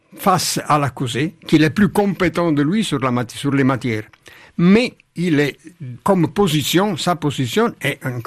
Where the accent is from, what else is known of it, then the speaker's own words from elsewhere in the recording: Naples, Campania, Italy; French is a second language; moved away as an adult; Non, c'est la ville où je suis né et grandi jusqu'à 18 ans. Donc c'est la ville de mon adolescence, de ma langue maternelle, de mon éducation sentimentale. Et certaines de mes histoires sont coincées dans Naples.